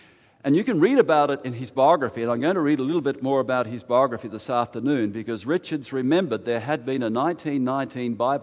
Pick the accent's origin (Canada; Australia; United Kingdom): Australia; When he knew I was an evangelist from Australia, come home, a fellow evangelist, and I had two beautiful evenings with him.